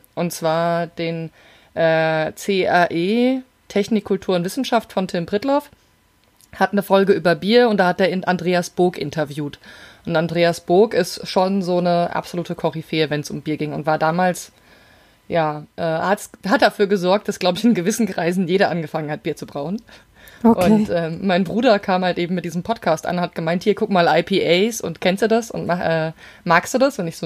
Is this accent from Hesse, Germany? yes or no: yes; Hesse, Germany; Ich komme ja aus dem Rhein-Main-Gebiet